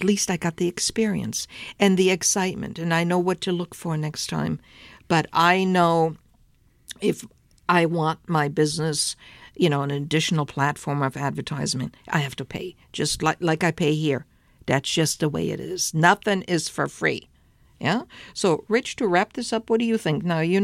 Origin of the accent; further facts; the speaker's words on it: Germany; Born, raised, educated there. I was born in Germany, raised and educated as well.